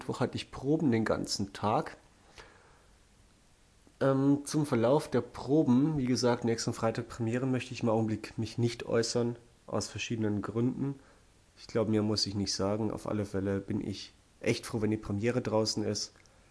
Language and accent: German; Essenbach, Bavaria, Germany; es läuft ein Stück in Essenbach, wo ich herkomme